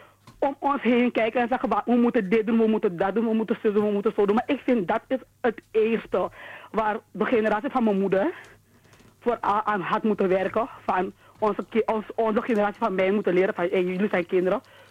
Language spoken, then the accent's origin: Dutch; Suriname; now in Netherlands; ik ben een Surinaamse Nederlander. Ik kom uit Suriname.